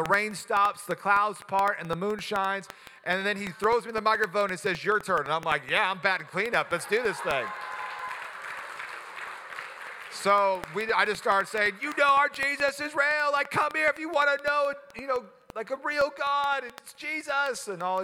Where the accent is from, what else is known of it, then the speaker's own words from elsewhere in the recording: California, United States; I'm a surfer from Southern California.